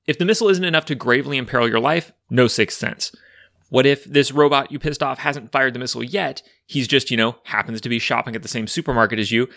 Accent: California, United States; I am from Northern California

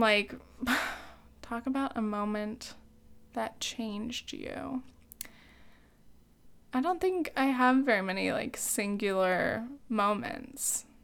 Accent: California, United States; I grew up in South Orange County. It is a very high cost of living location.

